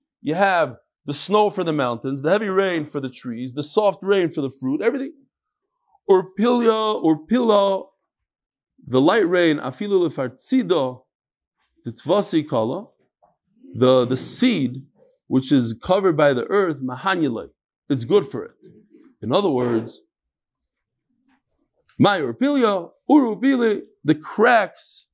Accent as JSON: {"language": "English", "region": "New York", "country": "United States", "tie": "born or raised there", "said": "But at the end of the day, I grew up in New York."}